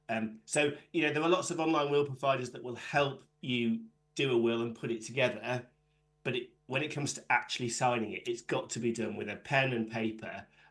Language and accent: English; United Kingdom; The problem is, we're British. We don't like talking about these things.